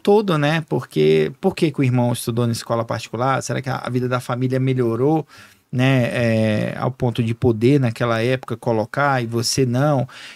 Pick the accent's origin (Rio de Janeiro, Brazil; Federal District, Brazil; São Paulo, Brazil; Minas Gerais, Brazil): Federal District, Brazil; Gama; Não, estudei no Gama. Eu morei minha vida toda no Gama, né?